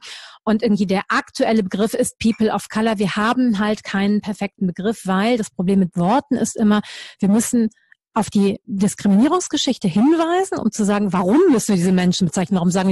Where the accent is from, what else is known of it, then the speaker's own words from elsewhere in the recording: Düsseldorf, North Rhine-Westphalia, Germany; ich komme aus Düsseldorf